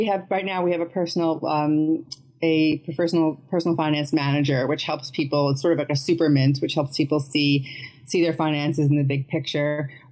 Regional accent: New York, United States; And for a lot of us, especially for me, being a New Yorker back in March and April, it did seem kind of life or death for a while.

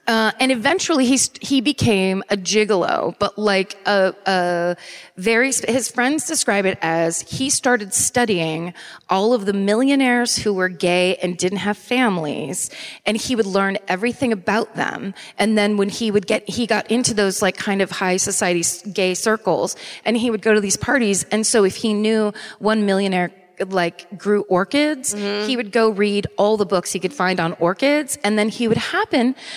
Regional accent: California, United States; Also, I growing up in Sonoma County, which is like Marin County is the county above San Francisco where all of the rich people live.

